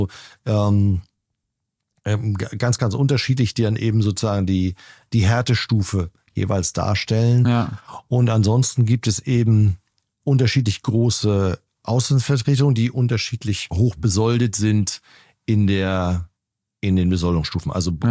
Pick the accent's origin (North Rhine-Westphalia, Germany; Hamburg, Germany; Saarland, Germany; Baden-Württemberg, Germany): Hamburg, Germany; moved away as an adult; Also ich habe das große Glück, in meine Heimatstadt Hamburg zurückkehren zu können, nach, glaube ich, über 30 Jahren mittlerweile, dass ich da weg bin nach dem Studium.